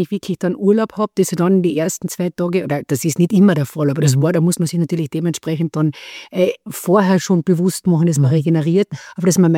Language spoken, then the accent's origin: German; Carinthia, Austria; ich bin eine Kärntnerin